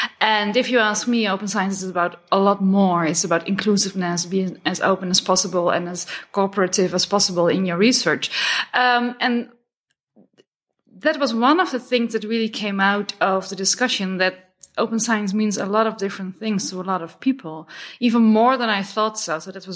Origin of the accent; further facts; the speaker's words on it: Netherlands; I'm from the Netherlands.